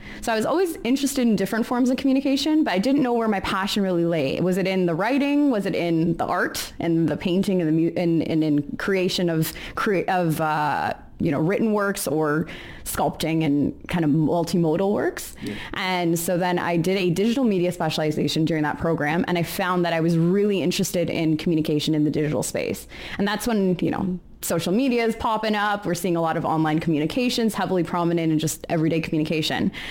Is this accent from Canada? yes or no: yes; Scarborough, Ontario, Canada; born there; I was born in Scarborough and I lived there for a couple of years with my parents, my young brother, and it was great. My parents are from Trinidad and Tobago. We were surrounded by a lot of Caribbean immigrants in Scarborough.